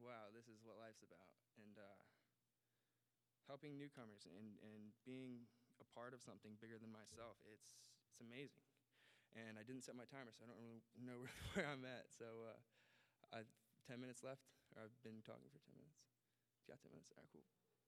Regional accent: Orlando, Florida, United States; I grew up in Orlando, and I was youngest of five.

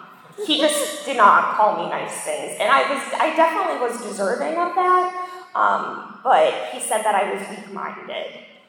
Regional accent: Akron, Ohio, United States; So I'm originally from Akron, Ohio. For those of you that don't know the significance of Akron, Ohio, keep coming back. Born and raised in Akron, Ohio, typical picture perfect family

